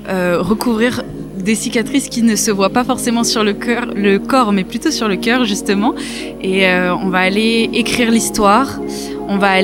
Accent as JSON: {"language": "French", "town": "Orléans", "region": "Centre-Val de Loire", "country": "France", "tie": "born or raised there", "said": "Moi, j'ai grandi dans le Loiret"}